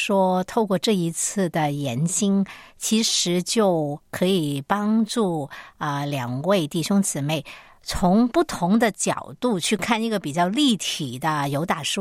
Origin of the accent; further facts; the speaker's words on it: China; 我们中国人就很少说什么兼爱